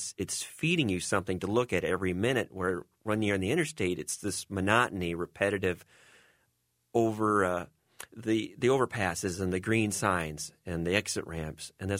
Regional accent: Iowa, United States; everybody got across Iowa. Then the interstate was built, and everybody just kind of migrated over there. I grew up on Highway 6. As a young boy, I would listen to the traffic go by from my window.

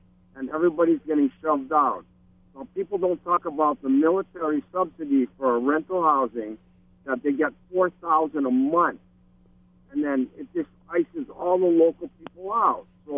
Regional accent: Molokai, Hawaii, United States; born there; Actually, I'm local Howley, too. I was born in Molokai, and 1952, depression.

